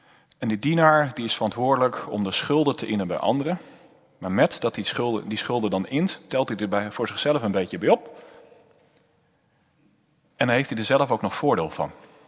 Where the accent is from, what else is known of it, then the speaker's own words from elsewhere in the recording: Twello, Gelderland, Netherlands; ik kom een beetje uit een boerenomgeving. Ik kom zelf uit Twello